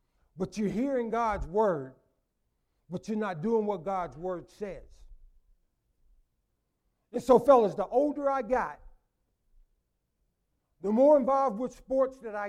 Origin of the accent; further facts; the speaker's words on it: Midwest, United States; I don't even tell people where I'm from, really. I just say I'm from the Midwest because we moved around so much.